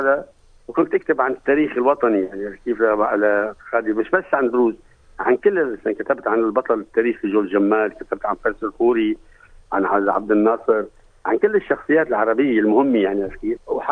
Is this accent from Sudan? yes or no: no; Sweida, As-Suwayda Governorate, Syria; born there; الحقيقة أنا خلقت بالسويداء، مدينة السويداء، ببيت كل تواضع، ببيت علم وثقافي وتربية وطنية، وكل أجدادنا استشهدوا بالثورات العربية دفاعا عن سوريا الحرة